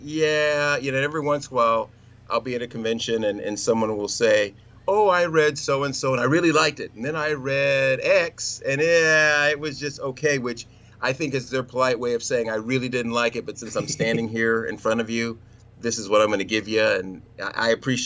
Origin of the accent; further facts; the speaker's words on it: Midwest, United States; But I was raised in the Midwest. We had a drive-in.